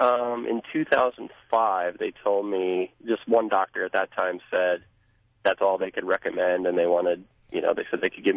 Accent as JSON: {"language": "English", "region": "Nebraska", "country": "United States", "tie": "born or raised there", "also_born_or_lived": "New York", "said": "Okay, well, I grew up in Nebraska, and I've moved around a bit"}